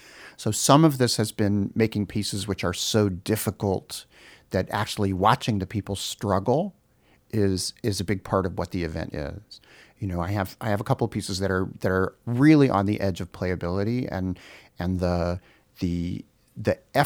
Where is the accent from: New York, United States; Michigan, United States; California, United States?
California, United States; Los Angeles; born there; I was born here in Los Angeles.